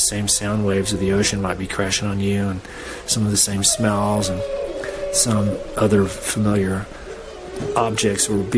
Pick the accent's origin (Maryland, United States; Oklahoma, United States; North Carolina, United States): North Carolina, United States; ever since I grew up in North Carolina